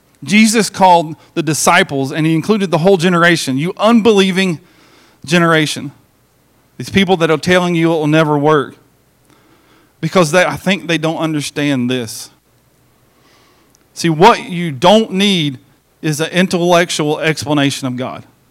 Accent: Johnson City, Tennessee, United States; born there; On November 8th, 1974, I was born in Johnson City, Tennessee

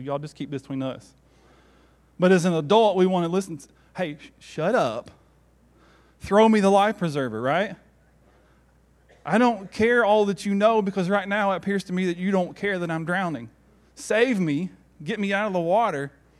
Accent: Tennessee, United States; I'm a Georgia fan since I was little, and I grew up in Tennessee.

